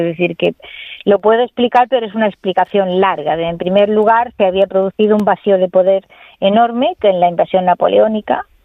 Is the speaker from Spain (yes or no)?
yes; Spain; Y usted y yo somos españoles del siglo XXI